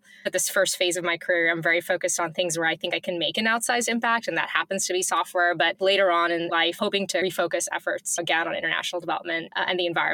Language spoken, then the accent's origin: English; Mumbai, Maharashtra, India; I grew up in India. I grew up in Mumbai, which is a massive city. My parents are both doctors